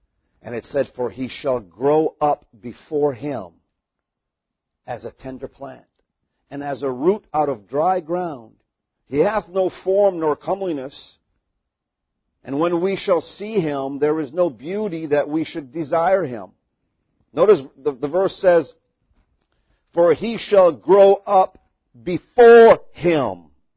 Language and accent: English; Madawaska, Maine, United States; You know, like I was brought up in Madawaska, Maine. That's where I was brought up. That includes the time from when I was born till, you know, 18 years old, I would say.